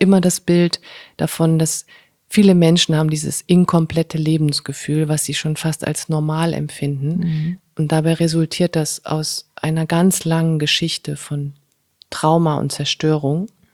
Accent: Hesse, Germany; Also ursprünglich bin ich aus dem Frankfurter Raum, aus Hessen.

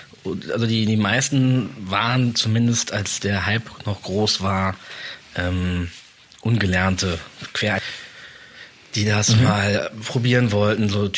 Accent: Grevenbroich, North Rhine-Westphalia, Germany; also born or lived in Cologne; now in Berlin, Germany; Ursprünglich komme ich aus Grevenbruch, eine Kleinstadt im Rheinland. Und ich bin dann über die Zwischenstation Köln 2010 nach Berlin gezogen.

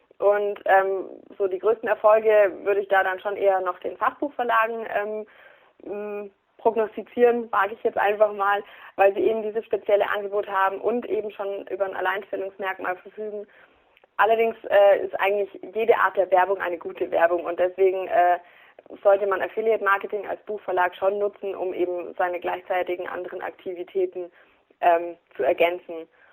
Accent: Bavaria, Germany; Aus der Nähe von Landsberg am Lech.

